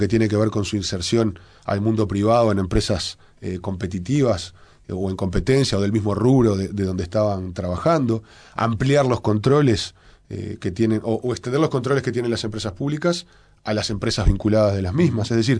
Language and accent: Spanish; Uruguay; los accionistas somos todos los uruguayos.